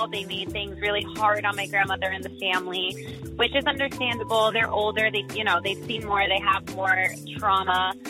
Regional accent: Mount Olive, New Jersey, United States; I'm from Mount Olive, New Jersey.

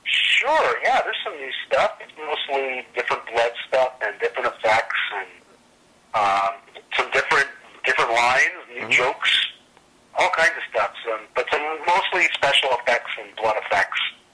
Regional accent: Canada; When we're in the U.S., we don't talk too much about us being Canadian, but when we're at home, it's pretty cool, and we're pretty proud of it.

